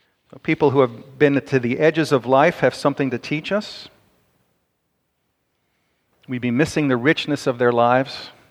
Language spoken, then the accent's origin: English; Philadelphia, Pennsylvania, United States; Well, first of all, I'm from Philadelphia.